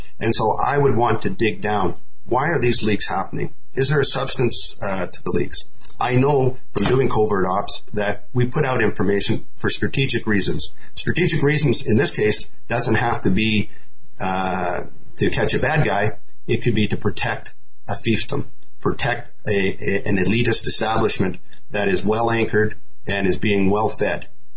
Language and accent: English; Canada; So I'm a Canadian, I live in Asia, I'm purely looking outside